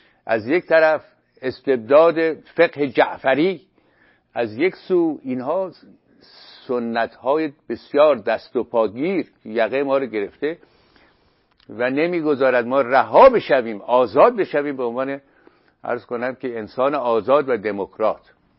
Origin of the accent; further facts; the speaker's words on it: Iran; moved away as an adult; من به یاد دارم سال 74 که بنده از ایران بیرون آمدم، 5 سال پیش از انقلاب،